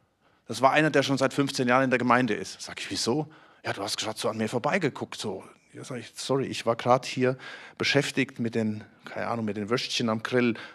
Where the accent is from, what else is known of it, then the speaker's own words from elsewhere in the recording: Germany; Wir wohnen in einer sehr strukturierten Gesellschaft. Und als Deutsche sind wir strukturiert.